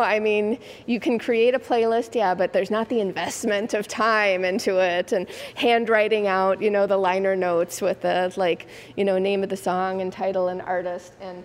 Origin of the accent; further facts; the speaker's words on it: Illinois, United States; I grew up in the Chicago suburbs, and that was, like, a huge thing for, like, a minute in the 80s.